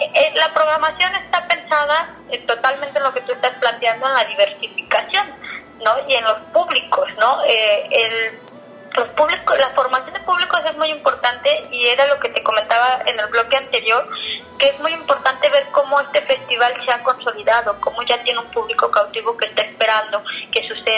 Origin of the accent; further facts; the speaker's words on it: Guadalajara, Jalisco, Mexico; now in Puerto Vallarta, Mexico; hay quienes venimos de Guadalajara y que nos volvemos vallartenses